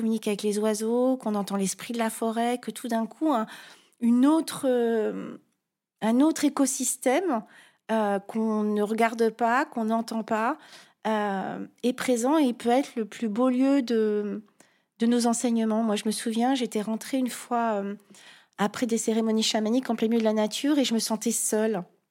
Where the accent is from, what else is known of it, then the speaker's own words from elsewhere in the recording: Fontainebleau, Île-de-France, France; born there; also born or lived in Paris; Pourtant, je suis née à Fontainebleau, donc j'avais la forêt.